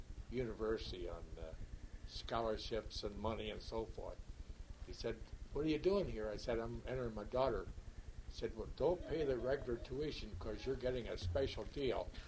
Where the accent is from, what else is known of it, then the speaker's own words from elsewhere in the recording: Lawrenceburg, Indiana, United States; told him I was from Lawrenceburg and so forth.